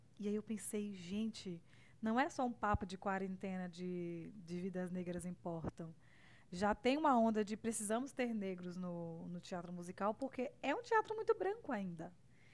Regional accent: Salvador, Bahia, Brazil; moved away as an adult; now in São Paulo, Brazil; já que eu vim para São Paulo e vim de Salvador com uma outra carreira, porque quando você chega em São Paulo, seu currículo fica zerado.

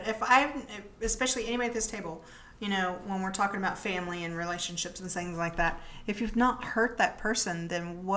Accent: the South, United States; growing up in the South, well, two things is I was female.

